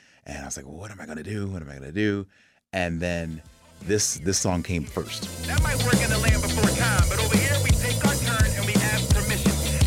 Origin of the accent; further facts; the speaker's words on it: Philadelphia, Pennsylvania, United States; And me growing up in Philadelphia, we didn't have a treehouse.